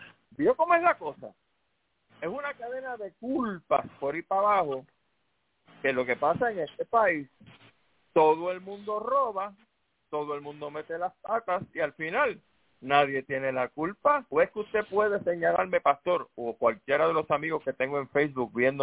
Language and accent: Spanish; Puerto Rico; Déjeme tranquilito, siendo boricua